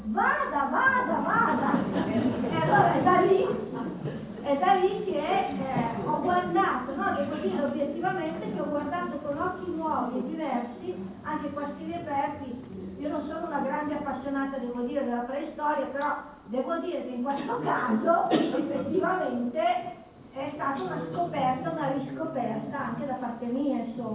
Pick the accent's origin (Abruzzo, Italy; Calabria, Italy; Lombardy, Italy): Lombardy, Italy; Legnano; ma lei signorina di dov'è? Sono di Legnato